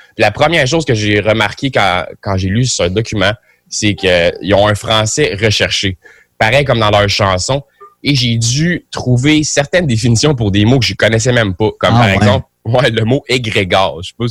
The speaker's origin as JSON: {"language": "French", "town": "Sorel", "region": "Quebec", "country": "Canada", "tie": "born or raised there", "said": "C'est un gars de ma ville natale, Sorel"}